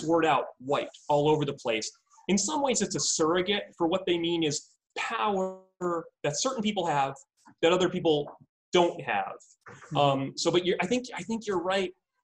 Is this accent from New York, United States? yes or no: yes; New York, United States; I grew up outside of New York City.